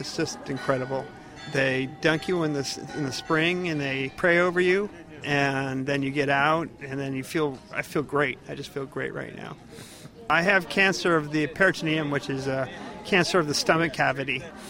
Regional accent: Los Angeles, California, United States; I'm from California, Los Angeles.

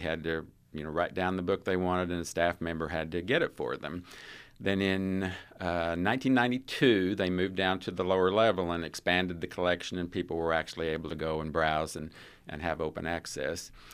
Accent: Indiana, United States; I'm originally from the northern part of the county, just north of Edwardsport. I grew up on a farm there, went to North Knox High School

